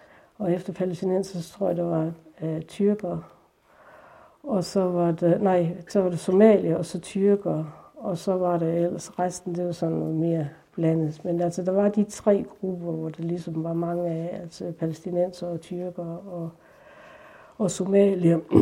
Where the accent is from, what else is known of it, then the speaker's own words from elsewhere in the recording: Skjern, Central Denmark Region, Denmark; also born or lived in Astrup; jeg er vokset op ude omkring Astrup og Skjern. Han er Astrup her i Ringkøbing Skjern Kommune, eller Astrup Faster.